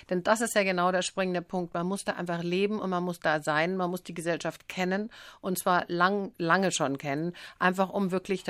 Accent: Munich, Bavaria, Germany; Also München zum Beispiel, ich bin ja in München aufgewachsen.

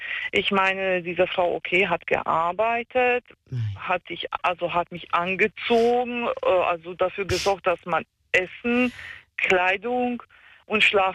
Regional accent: Switzerland; Genau. Da bin ich aufgewachsen.

